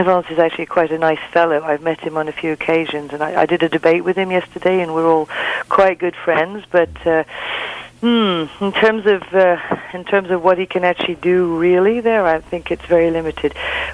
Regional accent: England, United Kingdom; moved away as an adult; I've been living in this area now for 20 years. My husband and I came here from England because he got a job at the SHU.

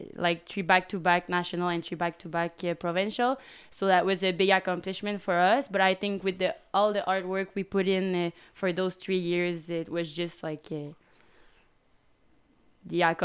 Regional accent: Saint-Augustin-de-Desmaures, Quebec, Canada; Okay, so I'm from Saint-Augustin-de-Desmaures. It's next to Quebec City.

